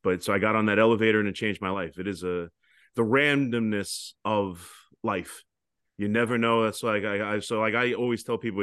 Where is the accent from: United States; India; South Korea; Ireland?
United States; New York; I grew up in Long Island.